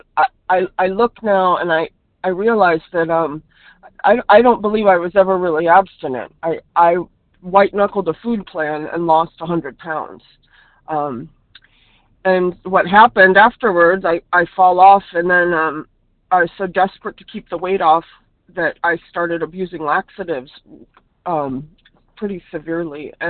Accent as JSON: {"language": "English", "region": "California", "country": "United States", "said": "I'm from California. And I'm really happy to be on the meeting right now."}